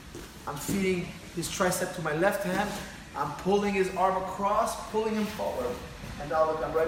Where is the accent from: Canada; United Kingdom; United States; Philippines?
Canada; Montreal, Quebec; My parents are from Lebanon. I'm born and raised in Montreal.